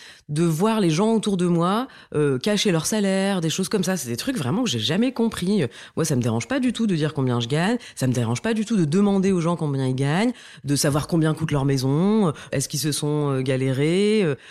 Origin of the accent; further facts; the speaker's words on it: northern France, France; Alors, donc moi, j'ai grandi dans le nord de la France. Je suis née là-bas. Mes parents sont arrivés, donc ils sont tous les deux marocains.